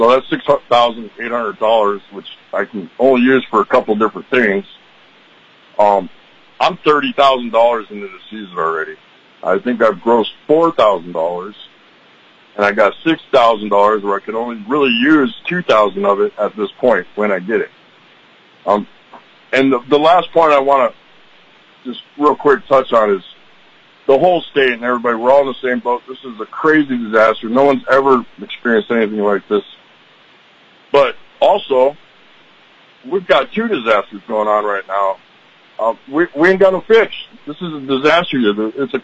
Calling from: Cordova, Alaska, United States; I'm calling from Cordova.

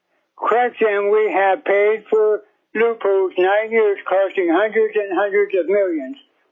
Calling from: Kasilof, Alaska, United States; I'm calling from Kasilov, and I'm representing the community.

